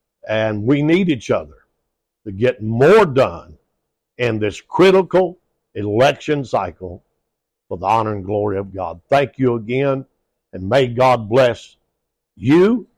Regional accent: Kentucky, United States; all the way from my home state in Kentucky, all the way up to D.C. and across America. I am right now sitting in New Mexico.

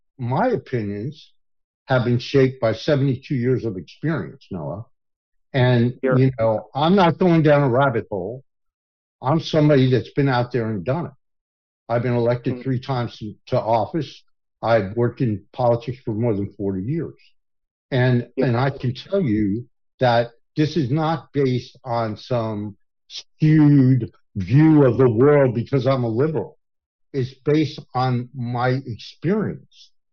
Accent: New Jersey, United States; But I come from North New Jersey, from the area that the mafia used to run in the Italian neighborhood.

